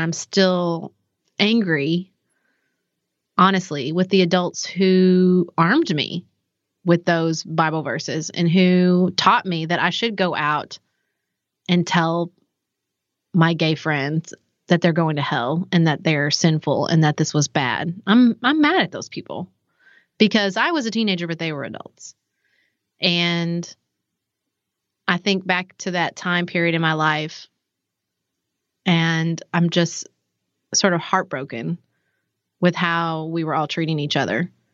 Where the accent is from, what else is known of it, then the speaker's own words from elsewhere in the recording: Paducah, Kentucky, United States; So for me, I grew up in Paducah, obviously, and in a Southern Baptist church